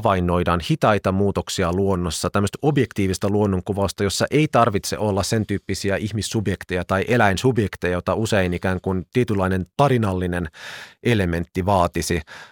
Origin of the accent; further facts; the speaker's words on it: Japan; Finnish is a second language; niin lähdetty pohtimaan, että eikö tämä olekin oikeastaan aika samankaltaista kuin mitä meillä Japanissa